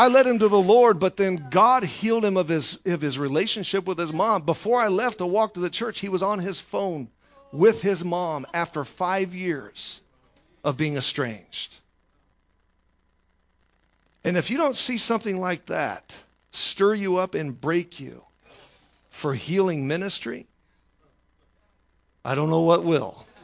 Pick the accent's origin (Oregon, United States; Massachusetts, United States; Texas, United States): Texas, United States; I'm from Texas, so I'm bringing the heat plus the barbecue sauce tonight.